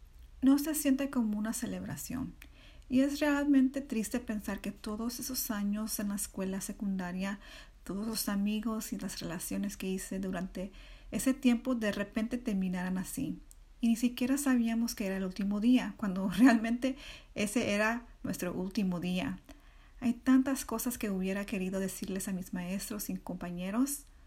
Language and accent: Spanish; California, United States; also born or lived in Sydney; soy música, compositora y tecnóloga en Los Ángeles. Nací en Sydney, Australia, pero crecí en California y Little Tokyo es un lugar que ha jugado un papel importante en mi vida en aprendiendo sobre mi herencia Nikkei.